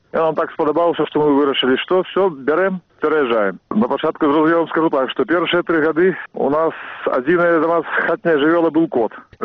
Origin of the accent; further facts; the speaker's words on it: Minsk, Belarus; Я народився в городі. Я народився в Менску і жив там 26 років.